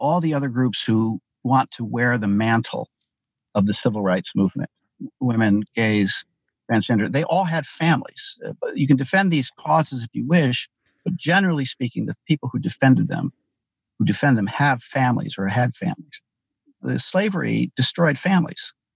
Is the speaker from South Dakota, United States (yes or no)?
no; Ann Arbor, Michigan, United States; I grew up in Ann Arbor, Michigan, a member of the old left.